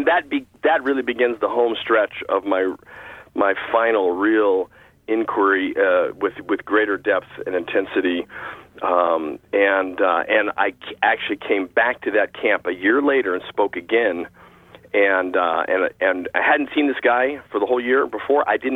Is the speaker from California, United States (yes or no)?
yes; California, United States; 'Cause I'm from California.